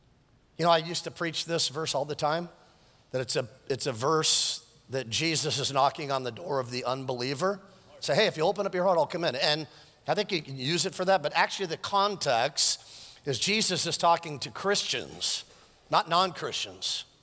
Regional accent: Westlake Village, California, United States; Because I grew up in Westlake Village, and let's just, can we just be honest in church?

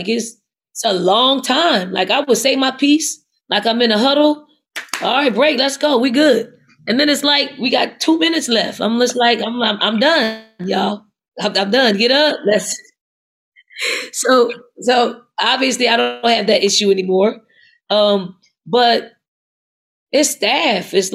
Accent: Philadelphia, Pennsylvania, United States; I'm from North Philly. I grew up going to Temple games. I played on their campus like every summer growing up.

